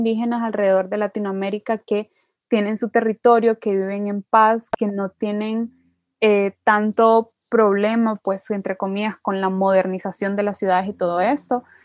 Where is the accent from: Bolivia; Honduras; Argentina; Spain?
Honduras; Y ese es el problema cuando sos hondureño, pues porque el mestizaje aquí fue durísimo